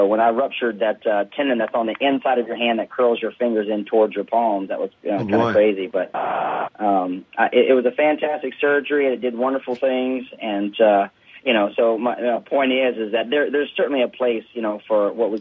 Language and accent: English; North Carolina, United States; I'm a good old boy from North Carolina. I grew up in the South, single wide trailer, you know, chickens in the front yard kind of thing.